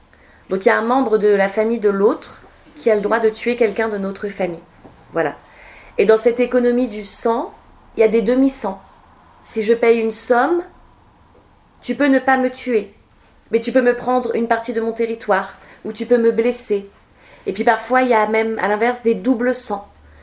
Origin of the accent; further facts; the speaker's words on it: France; moi j'avais mon pass, comme je suis française.